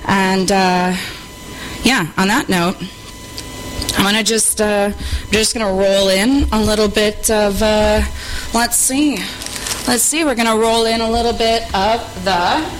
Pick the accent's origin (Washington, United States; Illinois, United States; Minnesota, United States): Minnesota, United States; Spring Lake Park; also born or lived in Fridley; I was born in Fridley, and raised in Spring Lake Park, which is right next to Columbia Heights, which was in the news.